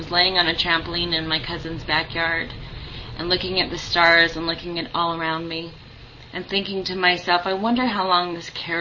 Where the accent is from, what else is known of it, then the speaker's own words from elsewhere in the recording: California, United States; also born or lived in Las Vegas, Nevada; So I was born in Las Vegas, Nevada to a 13-year-old, two 13-year-olds, a 13-year-old girl and a 13-year-old boy, and was given up to for adoption as soon as I was born. The couple that adopted me took me straight to California